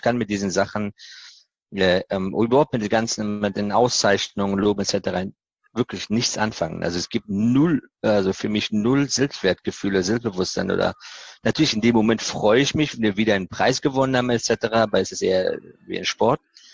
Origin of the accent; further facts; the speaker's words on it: Afghanistan; Und dann auch noch auf die Frage, wo kommst du her aus Afghanistan und damals war